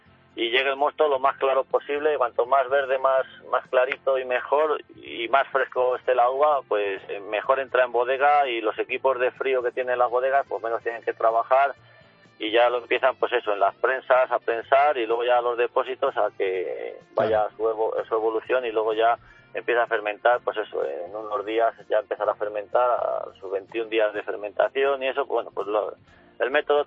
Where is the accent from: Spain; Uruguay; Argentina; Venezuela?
Spain; Castile and León; yo no soy de Rueda, yo soy de un pueblecito de Arrodilana, uh-huh. Y más soy algo de alcalde. Un pueblecito de 140 habitantes, que está a 7 kilómetros de Mina del Campo, a 5 de La Seca y a 9 de Rueda.